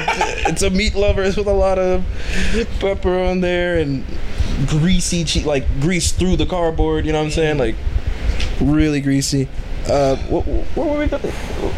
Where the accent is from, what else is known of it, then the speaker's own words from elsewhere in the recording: Ohio, United States; also born or lived in New York City; I'd spend a decent amount of time there, but more time in Ohio, so I am from Ohio. That's my birth certificate.